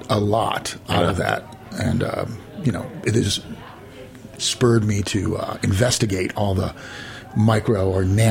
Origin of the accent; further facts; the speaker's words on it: Chicago, Illinois, United States; Near North Side in 3900 North, 1500 West.